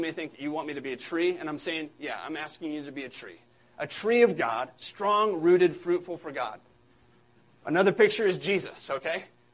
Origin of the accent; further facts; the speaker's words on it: Illinois, United States; I'm from Illinois. I'm a Bears fan.